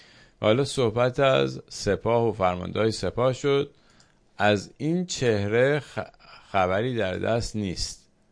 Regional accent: Iran; خطرناک بود که ما بگیم ما ایرانی هستیم

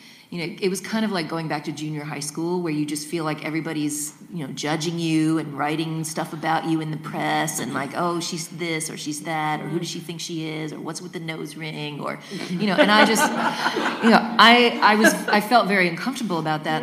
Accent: Kentucky, United States; And, you know, I grew up in Kentucky, so to be playing a you know, gig in New York City, I was like, ah.

